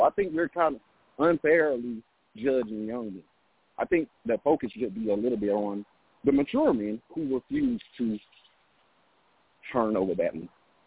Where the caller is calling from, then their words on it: Atlanta, Georgia, United States; I'm calling from Atlanta.